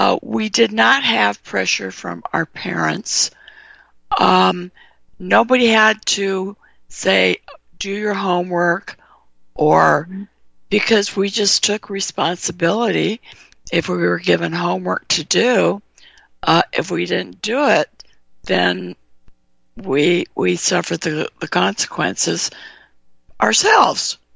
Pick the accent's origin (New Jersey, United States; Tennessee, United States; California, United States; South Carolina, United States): California, United States; I grew up in California.